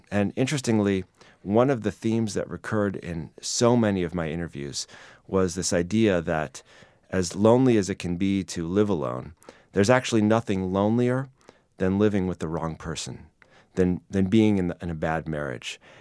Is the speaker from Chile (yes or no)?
no; Chicago, Illinois, United States; aging alone and dying alone in the city of Chicago, which is my hometown.